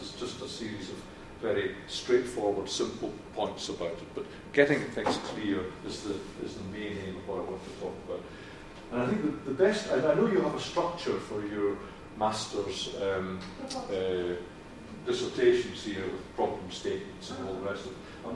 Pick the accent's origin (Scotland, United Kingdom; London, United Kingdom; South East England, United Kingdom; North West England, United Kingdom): Scotland, United Kingdom; I speak English, but I come from Scotland, top of England, or top of the UK, above England